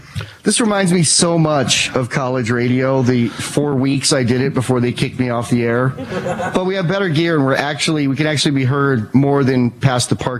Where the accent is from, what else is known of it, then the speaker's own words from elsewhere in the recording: New York, United States; No, upstate New York. I'm from upstate New York. I grew up in Chautauqua County.